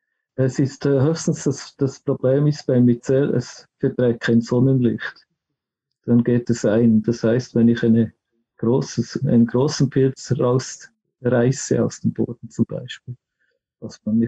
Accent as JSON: {"language": "German", "country": "Switzerland", "said": "Das hat man in Amerika irgendwo herausgefunden, und denke auch bei uns in der Schweiz im Nationalpark."}